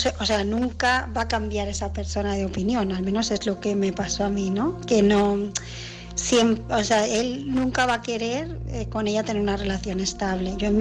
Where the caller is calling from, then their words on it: Barcelona, Catalonia, Spain; de Barcelona